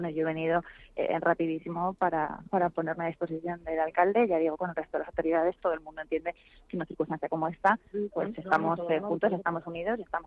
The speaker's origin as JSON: {"language": "Spanish", "town": "Madrid", "region": "Community of Madrid", "country": "Spain", "said": "como madrileña"}